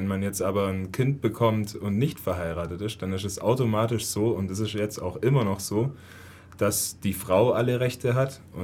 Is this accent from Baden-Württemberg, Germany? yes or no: yes; Ulm, Baden-Württemberg, Germany; ich komme aus Ulm